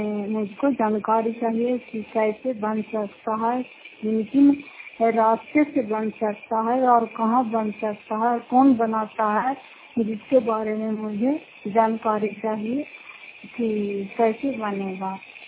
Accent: Fatehpur, Bihar, India; घर फतेहपुर पंचायत मकरौसा जिला नालंदा खुराक पचरा ब्लॉक की निवासी हूँ

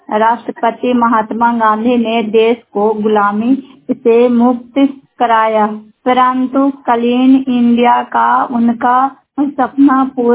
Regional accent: Pakheda, India; पखेड़ा ग्राम धनारो block के रहने वाली हूँ।

